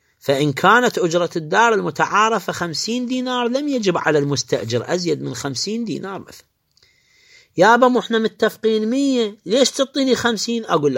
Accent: Karbala, Karbala Governorate, Iraq; نوبات هي نفس المنطقة عندنا في كربلاء أعزائي

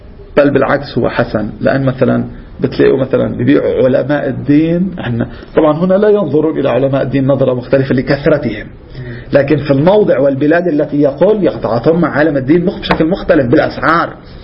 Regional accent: Lebanon; عندنا في لبنان نفس الشيء

